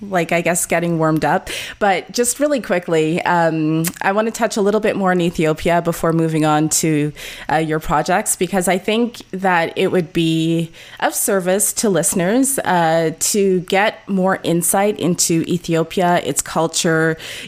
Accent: Toronto, Ontario, Canada; also born or lived in Trinidad and Tobago / France; So I was born and raised in Canada, in Toronto. My family is from Trinidad and Tobago. I lived in Trinidad for 2 years as a baby, so I don't have strong memories.

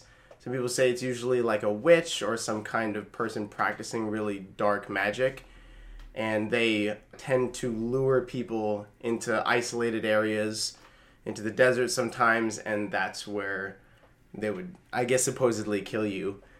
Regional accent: Wikwemikong, Ontario, Canada; also born or lived in Sudbury; I grew up in Wequemecong First Nations, which is an unceded reservation on Manitoulin Island in Ontario, obviously. I was born in Sudbury, but I only really stayed there for a couple years.

